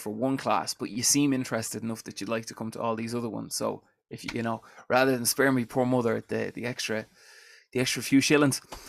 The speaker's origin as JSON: {"language": "English", "town": "Dublin", "region": "Leinster", "country": "Ireland", "tie": "born or raised there", "said": "I'm a singer-songwriter. I grew up in Dublin."}